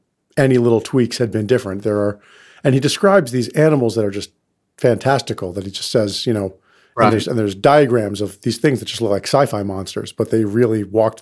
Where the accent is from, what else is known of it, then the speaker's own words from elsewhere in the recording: Katonah, New York, United States; So I grew up in Katona, which is the town that Bedford Falls is modeled after